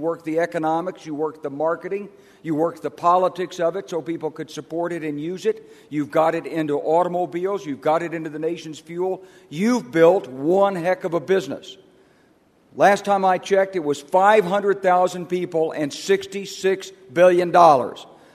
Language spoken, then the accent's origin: English; Little Rock, Arkansas, United States; I grew up in Little Rock, Arkansas. I was 5 years old when the Korean War started